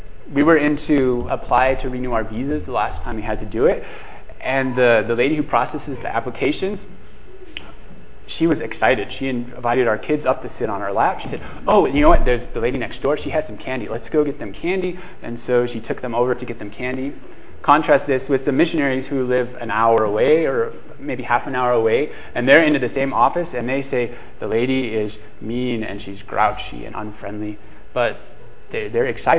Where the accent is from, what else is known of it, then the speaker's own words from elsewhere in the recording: Germany; like every other German, that means that our contact is also almost exclusively with people who were born and raised in Germany and speak German.